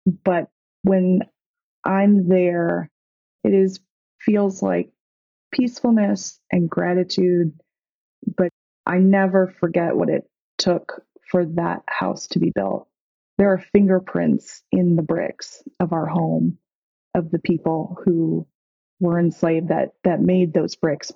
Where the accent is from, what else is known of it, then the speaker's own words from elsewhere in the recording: Wisconsin, United States; even though I grew up in Wisconsin, I don't know anything about land management or running a farm